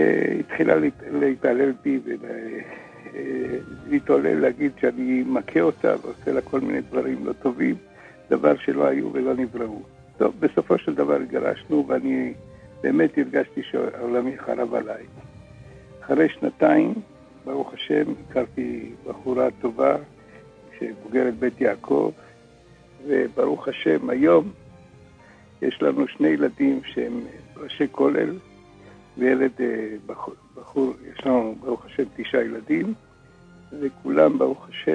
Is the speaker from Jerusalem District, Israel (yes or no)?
yes; Jerusalem, Jerusalem District, Israel; אני ירושלמי, כן.